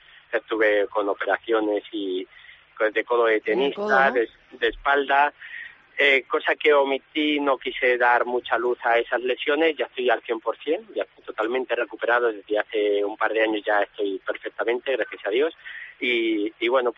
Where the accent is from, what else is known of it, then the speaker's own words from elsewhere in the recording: Valladolid, Castile and León, Spain; Es el patrón de Valladolid, de mi tierra, donde tomé la alternativa el 13 de mayo, y patrón de los toreros.